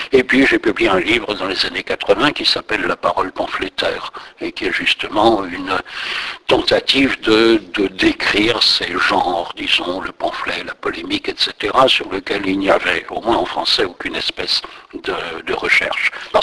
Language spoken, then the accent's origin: French; Brussels, Belgium; Oui, je suis d'origine bruxelloise.